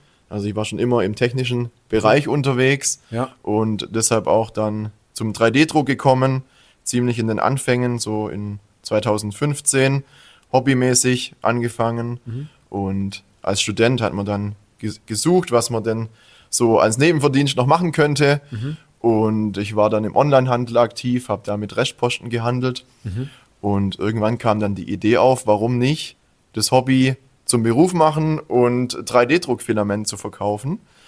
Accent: Baden-Württemberg, Germany; bald 33 Jahre alt und komme aus dem Großraum Stuttgart, also zwischen Stuttgart und Heilbronn.

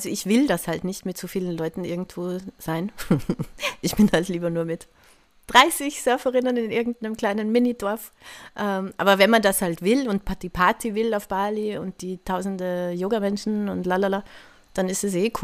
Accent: Salzburg, Austria; Und das ist halt 20 Kilometer von meinem Dorf, wo ich aufgewachsen bin, entfernt oder so.

